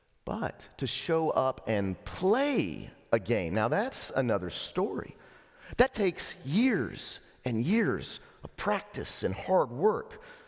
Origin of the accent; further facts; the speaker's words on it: Lubbock, Texas, United States; my hometown of Lubbock, Texas